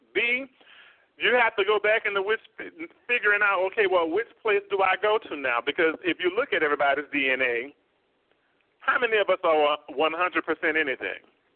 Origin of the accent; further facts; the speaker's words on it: New Orleans, Louisiana, United States; now in Atlanta, United States; I grew up in New Orleans, but I'm living here for the past 17 years in Atlanta.